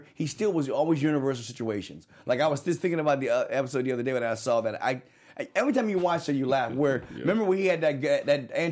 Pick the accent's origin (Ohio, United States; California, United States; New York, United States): California, United States; San Francisco; Because I was from San Francisco, California.